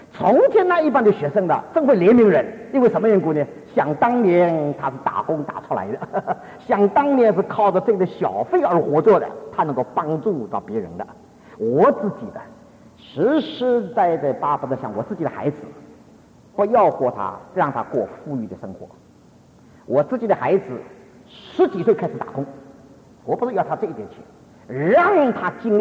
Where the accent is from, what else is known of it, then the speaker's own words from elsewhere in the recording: Taiwan; moved away; 我们从台湾来的人